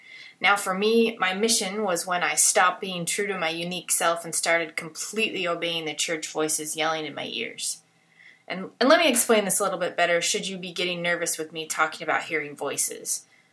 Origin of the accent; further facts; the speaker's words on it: Salt Lake City, Utah, United States; I grew up in Salt Lake. I went to the same high school that my parents went to.